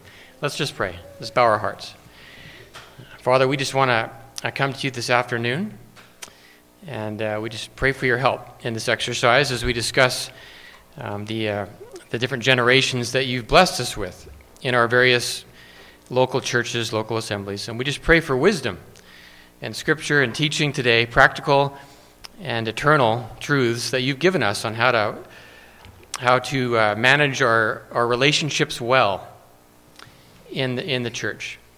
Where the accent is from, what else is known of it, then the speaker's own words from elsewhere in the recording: Victoria, British Columbia, Canada; I'm from Victoria, BC, and happy to be here with you.